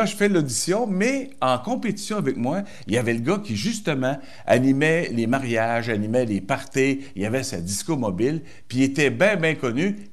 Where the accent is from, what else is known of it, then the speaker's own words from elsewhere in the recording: Asbestos, Quebec, Canada; Bon, ben moi, là, c'est là que j'ai grossi. Moi, je viens d'Asbestos.